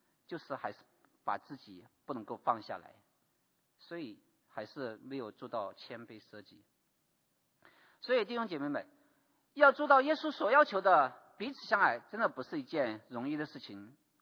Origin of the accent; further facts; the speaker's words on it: China; 特别是我们从大陆来的弟兄姐妹，然后我们在大陆里面我们习惯的话